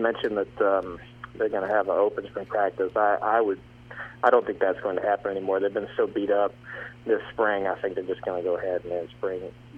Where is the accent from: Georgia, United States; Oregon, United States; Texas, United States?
Texas, United States; Well, yeah, I grew up in Texas, so I've eaten there many times.